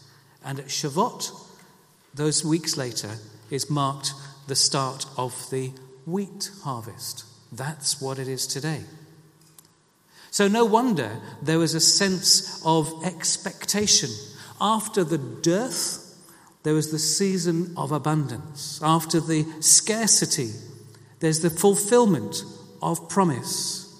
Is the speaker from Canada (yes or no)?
no; South India, India; I grew up in South India and was used to a lot of these tropical things